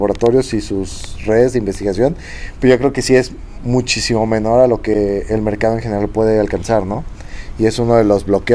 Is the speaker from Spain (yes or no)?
no; Mexico; al menos yo como mexicano me sentí como, ah, mira, ahí está un mexicano hablando del iPhone